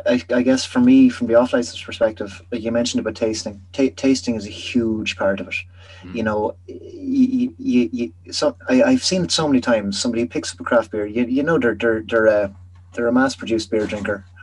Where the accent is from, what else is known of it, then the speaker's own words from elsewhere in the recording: Leinster, Ireland; so I'm from Offaly originally, and I've got a group of friends from Offaly